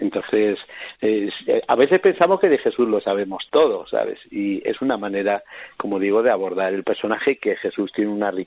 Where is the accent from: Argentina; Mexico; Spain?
Spain; Salamanca, Castile and León; yo es que soy de Salamanca, y Salamanca es un sitio con mucho arte, ¿sabes? Yo soy de Salamanca y luego después me eduqué con los salesianos